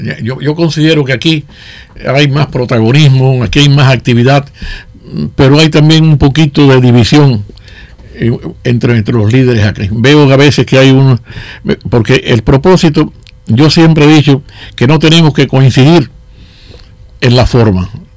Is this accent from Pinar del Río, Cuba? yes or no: yes; Consolación del Sur, Pinar del Río, Cuba; also born or lived in Havana; Yo soy nativo de Pinar del Río, de Consolación del Sur, pero siempre vivía...